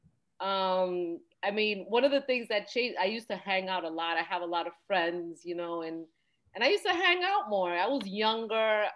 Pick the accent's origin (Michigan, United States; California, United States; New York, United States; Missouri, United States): New York, United States; New York City; I think I had like the best childhood growing up in Inwood, you know, yeah. Just going to Inwood Park and playing in the street, like on Vermilia. I grew up on Vermilia